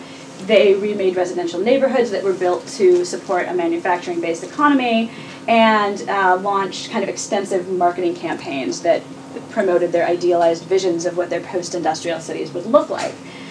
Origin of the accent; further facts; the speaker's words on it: Michigan, United States; I'm not from Pennsylvania. I did not go to school at Pitt. I'm from Northern Michigan, actually. So I did not grow up steeped in sort of the deindustrialization that I'm writing about here